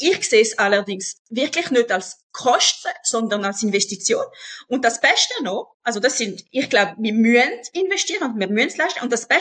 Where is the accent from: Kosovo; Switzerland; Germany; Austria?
Switzerland; Geneva; also ich sehe es einfach in Genf, ich bin ursprünglich aus Genf